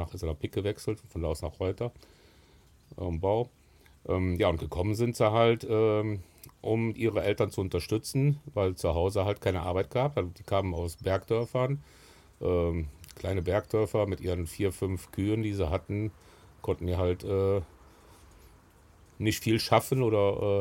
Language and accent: German; Weflinghofen, Germany; Selbstverständlich in Weflinghofen, im Krankenhaus in Weflinghofen, wie es sich gehört.